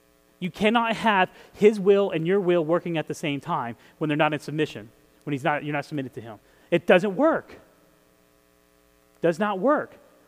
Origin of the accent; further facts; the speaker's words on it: Texas, United States; And I'm from Texas. You would think I would talk slower.